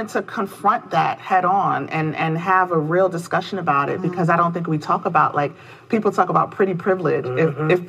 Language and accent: English; Bronx, New York, United States; I lived and worked in Selma, Alabama at the time. I'm from the Bronx, New York.